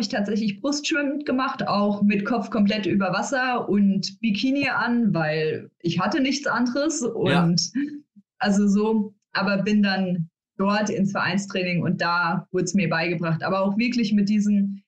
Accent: Worms, Rhineland-Palatinate, Germany; aber in meiner Heimatstadt in Worms.

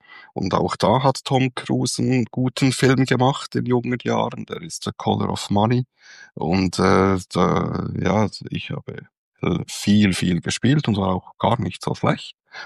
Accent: Bern, Switzerland; ja, ich bin Schweizer, ich komme aus Bern und ich arbeite seit 1995 bei der Flugsicherung in der Schweiz, also im Flughafen Zürich.

